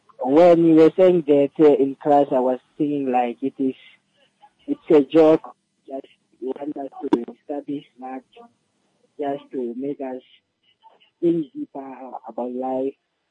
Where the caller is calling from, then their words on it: Windhoek, Khomas, Namibia; I'm just here in Windhoek.